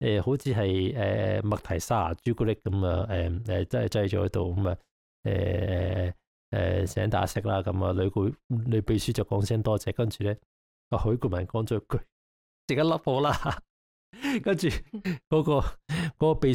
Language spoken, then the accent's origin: Cantonese; Hong Kong; 即是小时候我读国语呢，我们香港人叫阿乜阿乜